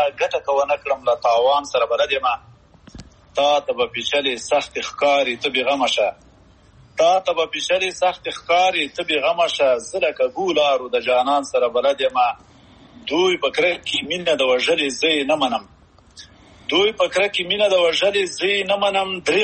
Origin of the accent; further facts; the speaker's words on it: Aryob, Paktia, Afghanistan; now in United Arab Emirates; زه خو خپله د پکتیا د اریوب یم، او د اریوب ولسوالۍ کې یو کلی دی چې کوټکی ورته وایي، هغه هلته مې خاپورې کړي.